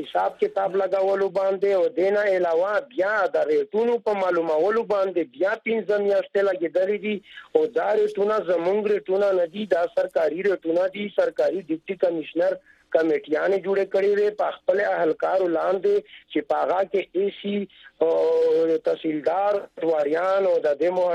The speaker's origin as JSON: {"language": "Pashto", "region": "Khyber Pakhtunkhwa", "country": "Pakistan", "lives_now": "Peshawar, Pakistan"}